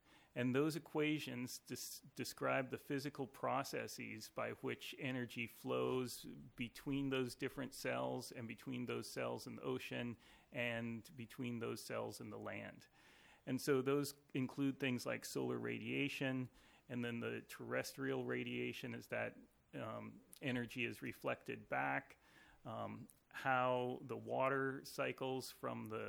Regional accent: Washington, United States; now in San Francisco, United States; I grew up in Washington State and went to graduate school at the University of Florida, and eventually ended up here in the San Francisco Bay region, and I've been here for about 10 years now.

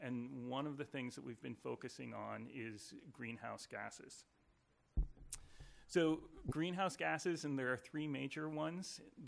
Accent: Washington, United States; now in San Francisco, United States; I grew up in Washington State and went to graduate school at the University of Florida, and eventually ended up here in the San Francisco Bay region, and I've been here for about 10 years now.

